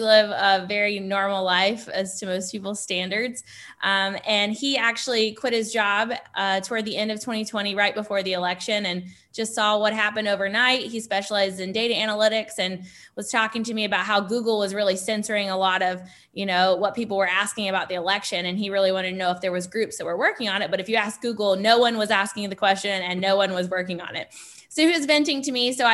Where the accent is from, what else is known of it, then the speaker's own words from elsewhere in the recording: North Carolina, United States; Yeah, well, I grew up in North Carolina and I got my nursing degree from a school called Bob Jones in South Carolina